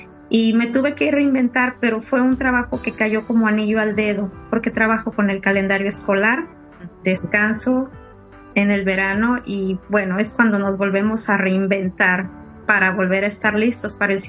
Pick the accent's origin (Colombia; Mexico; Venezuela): Mexico; Guanajuato; now in United States; Yo soy mexicana y orgullosamente del estado de Guanajuato. He ahí porque soy fan de... yo tengo ya 18 años viviendo en este país, en Estados Unidos.